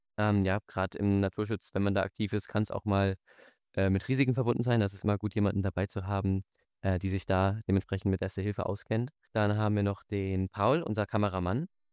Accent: Frankfurt, Hesse, Germany; born there; da ich gebürtiger Frankfurter bin

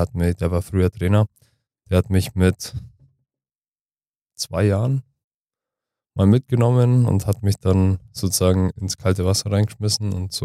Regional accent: Peiting, Bavaria, Germany; bin 24 Jahre alt und ich komme aus Peiting.

